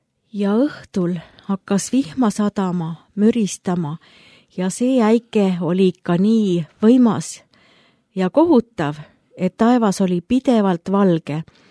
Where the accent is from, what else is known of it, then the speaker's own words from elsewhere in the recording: Paide, Järva County, Estonia; born there; Jah, sündisin Paides.